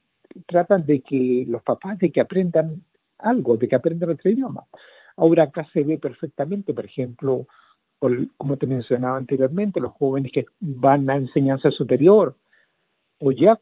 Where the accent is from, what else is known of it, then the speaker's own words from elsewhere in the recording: Chile; sí, soy chileno